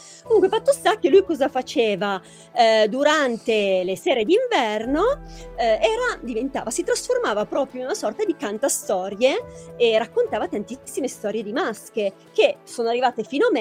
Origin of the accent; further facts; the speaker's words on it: Piedmont, Italy; sono piemontese al 100%, sempre vissuto qui, tra l'altro in provincia di Cuneo